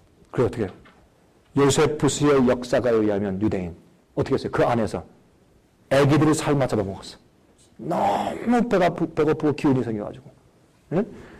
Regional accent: South Korea; 저도 한국 사람이니까 한국이 이번 경제 문제를 대처하는데 최고다.

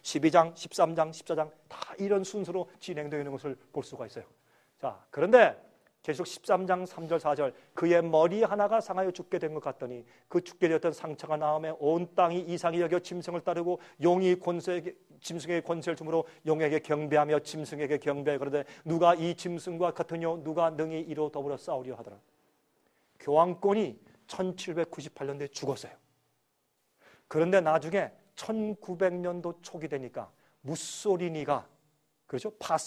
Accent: South Korea; now in United States; 전 미국 사람이에요. 전 미국 시민국 하는 사람이에요. 우리 미국에 저는 한국 사람이지만 그러나 전 시민국은 미국이니까

